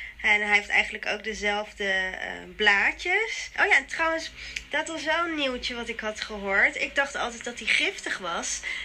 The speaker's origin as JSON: {"language": "Dutch", "town": "The Hague", "region": "South Holland", "country": "Netherlands", "said": "ik kom uit Den Haag"}